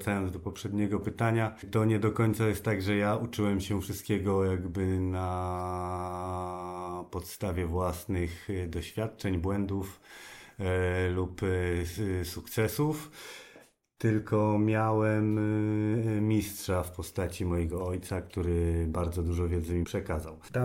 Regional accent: Zakopane, Lesser Poland, Poland; Ja jestem z Podhala, z Zakopanego i tam mój ojciec od wielu, wielu lat prowadzi swoją pracownię.

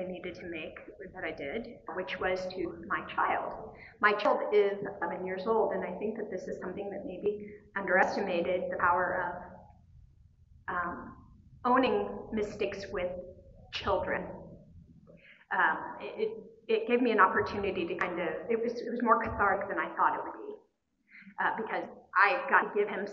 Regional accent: Florida, United States; I'm in from Florida

